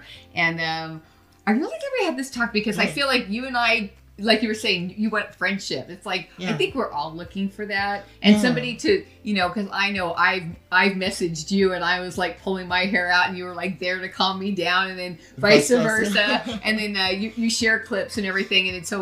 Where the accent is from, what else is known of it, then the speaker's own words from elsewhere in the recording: California, United States; now in Las Vegas, United States; And I feel like, because I am originally from California, I feel like, we always had that camaraderie.